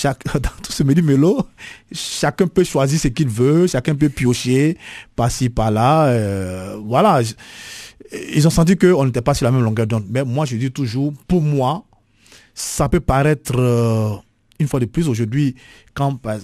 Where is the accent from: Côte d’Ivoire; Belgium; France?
Côte d’Ivoire; Mais chez moi, en Côte d'Ivoire et en Afrique